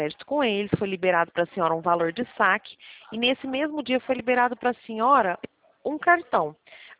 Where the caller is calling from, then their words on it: São José dos Campos, São Paulo, Brazil; Eu estou no escritório de São José dos Campos, Estado de São Paulo.